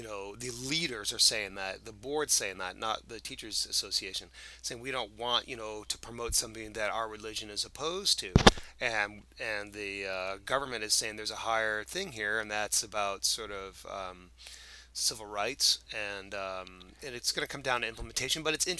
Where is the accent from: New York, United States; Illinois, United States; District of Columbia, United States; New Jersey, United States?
New Jersey, United States; born there; I was born in New Jersey.